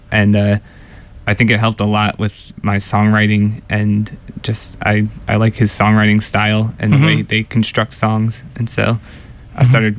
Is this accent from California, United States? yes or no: no; New York City, New York, United States; I grew up in New York, in Manhattan.